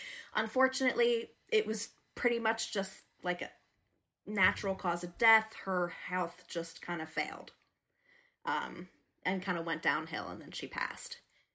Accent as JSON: {"language": "English", "region": "New Jersey", "country": "United States", "tie": "born or raised there", "said": "My home state."}